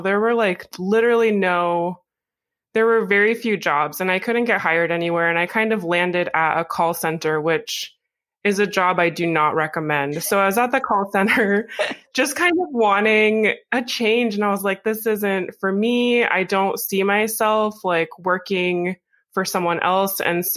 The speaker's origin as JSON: {"language": "English", "region": "Alaska", "country": "United States", "tie": "born or raised there", "said": "I was born and raised in Alaska. So this is like just part of my lifestyle at this point."}